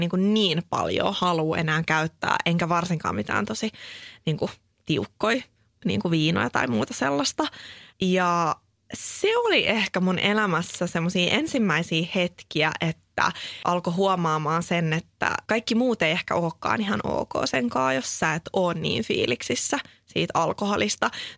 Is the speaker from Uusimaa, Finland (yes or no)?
yes; Espoo, Uusimaa, Finland; Mä oon itse Matinkylästä kotoisin